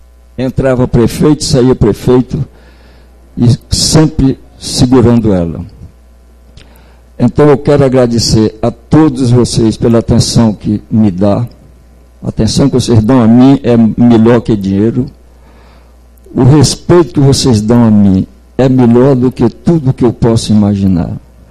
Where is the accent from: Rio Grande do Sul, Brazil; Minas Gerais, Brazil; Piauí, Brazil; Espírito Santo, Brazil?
Piauí, Brazil; Guadalupe; also born or lived in Jerumenha; eu sou nascida em Jerumênia. Não é em Guadalupe, mas fui criado em Guadalupe. Foi em Guadalupe que eu me casei, foi em Guadalupe que eu constituí família